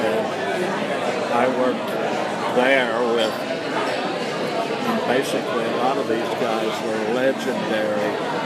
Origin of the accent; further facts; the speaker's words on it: Georgia, United States; So I went to Purdue. I grew up in South Georgia and I went to Purdue.